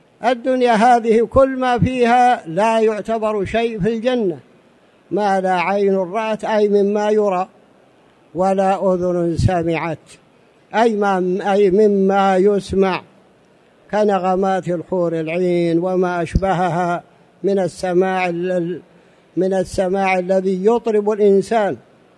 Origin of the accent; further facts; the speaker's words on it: Saudi Arabia; العسل الموجود عندنا في السعودية ليس مثل الموجود في مكان آخر